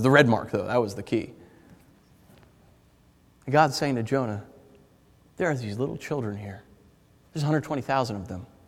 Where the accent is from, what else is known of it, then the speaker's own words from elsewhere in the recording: New York City, New York, United States; And I can say that with total, you know, unbiased because I'm a New Yorker.